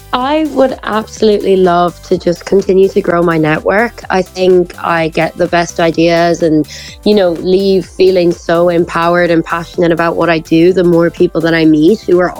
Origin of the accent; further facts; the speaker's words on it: Ireland; moved away; As I said, I moved here from Ireland a couple of years ago.